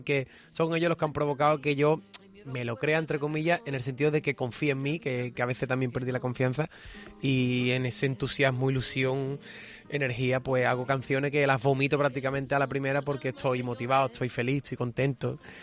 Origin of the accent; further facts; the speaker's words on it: Cádiz, Andalusia, Spain; ser el pregonero del carnaval de Cádiz, pregonar el carnaval de mi tierra, es demasiado